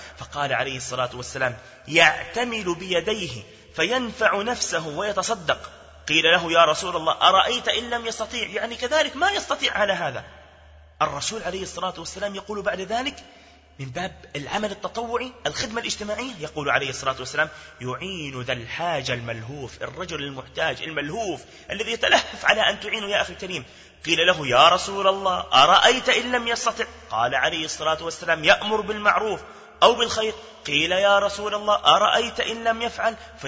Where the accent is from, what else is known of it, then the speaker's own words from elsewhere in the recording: Palestine; من أهل فلسطين أكثر فاعلية في مجتمعاتنا وواقعنا